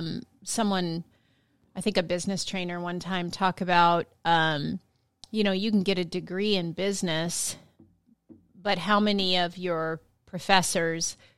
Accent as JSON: {"language": "English", "region": "Washington", "country": "United States", "tie": "born or raised there", "said": "And I grew up in the Yakima Valley, and we had these irrigation canals."}